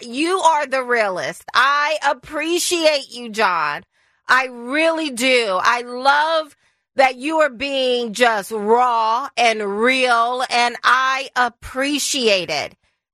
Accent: Deep South, United States; But you know what? Growing up in the Deep South, there are some white people I want to stay away from.

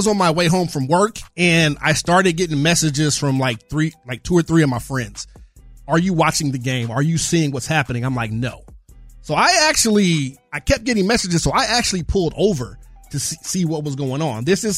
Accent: California, United States; I grew up a Pacer fan, even though I'm from California.

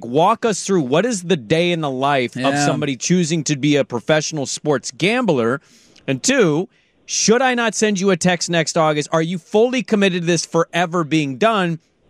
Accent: Portland, Oregon, United States; I grew up in Portland, and I'm like a weirdo here because people don't do this.

